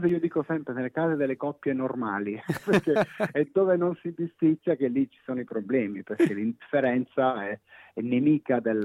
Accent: Abruzzo, Italy; now in Milan, Italy; io sono abruzzese, ma la mia casa è a Milano.

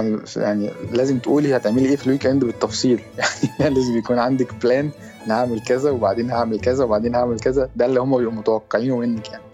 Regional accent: Egypt; يعني عندنا في مصر يعني حد بياكل جنبي ما اقعدش اقول له بتاكل ايه

